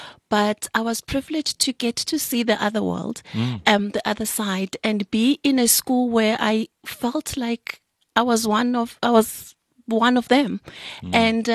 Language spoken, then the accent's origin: English; Claremont, KwaZulu-Natal, South Africa; I was born in Claremont, which is in KwaZulu-Natal. It's a semi-rural place. I grew up on dust roads. And this was back in the 80s, where I used to go to school there.